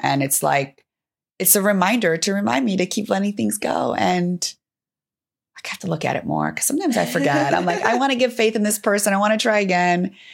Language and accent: English; Midwest, United States; Man, you know, I grew up in the Midwest.